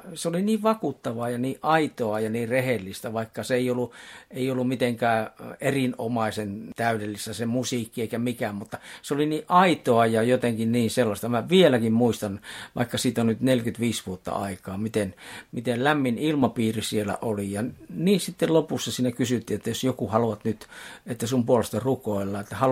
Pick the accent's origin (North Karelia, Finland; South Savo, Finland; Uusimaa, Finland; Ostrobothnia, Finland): North Karelia, Finland; Joensuu; siellä kotikaupunkini Joensuun kadulla käveli